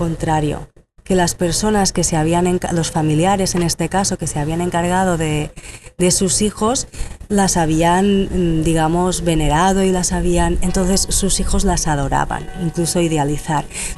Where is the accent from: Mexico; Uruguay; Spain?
Spain; Balearic Islands; en Mallorca, que es de donde soy, y que es donde venía a pasar verano, Semana Santa, Navidades.